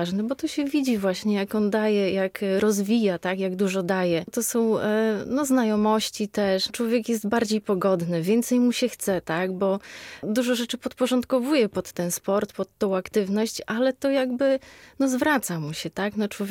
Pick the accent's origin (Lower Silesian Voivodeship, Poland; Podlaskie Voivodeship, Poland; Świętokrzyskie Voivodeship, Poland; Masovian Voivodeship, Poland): Podlaskie Voivodeship, Poland; Białystok; Ja jestem z Białegostoku i tam byłam w szkole podstawowej.